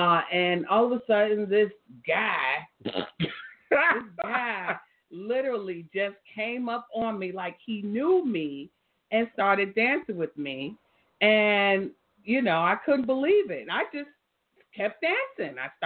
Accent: New Jersey, United States; I am from New Jersey.

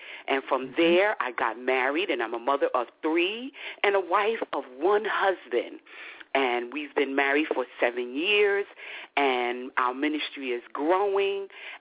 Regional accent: Emporia, Virginia, United States; I grew up where my father was the pastor of … my mother is an evangelist, where they were Church of God in Christ down in Emporia, Virginia.

